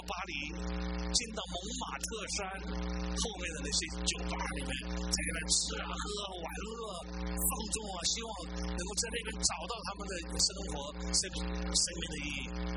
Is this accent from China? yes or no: no; Taiwan; 我小时候在台湾啊